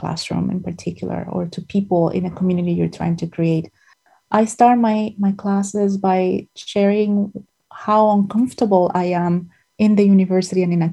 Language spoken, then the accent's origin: English; Dominican Republic; And I come from the Dominican Republic, a country that has become known for its hairdressers and hair making and hair doing.